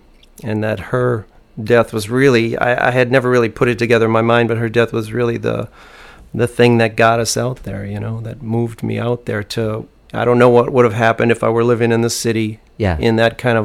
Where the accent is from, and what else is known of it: Milwaukee, Wisconsin, United States; born there